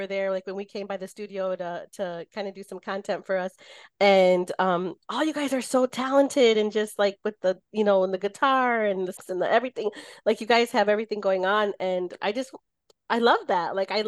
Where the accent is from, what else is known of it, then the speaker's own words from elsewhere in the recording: Michigan, United States; And I was young. I mean, and I grew up in Michigan